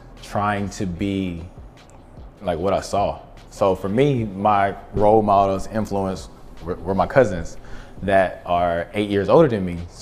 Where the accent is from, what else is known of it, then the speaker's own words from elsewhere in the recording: Eastman, Georgia, United States; now in Atlanta, United States; Okay, so I'm from Eastman, Georgia. Okay. Small town, literally everyone knows everyone.